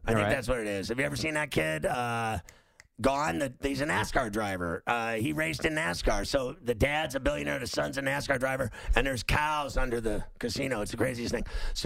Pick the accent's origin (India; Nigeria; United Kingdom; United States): United States; Pittsburgh, Pennsylvania; I'm from Pittsburgh.